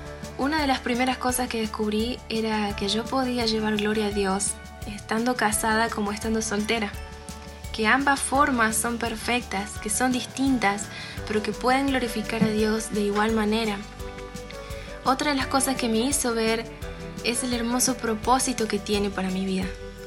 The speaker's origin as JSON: {"language": "Spanish", "region": "Córdoba", "country": "Argentina", "said": "soy estudiante y soy de Córdoba, Argentina."}